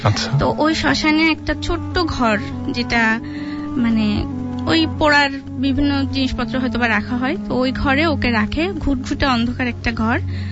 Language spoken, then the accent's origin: Bangla; Azimpur, Dhaka Division, Bangladesh; এসেছি আজিমপুর থেকে।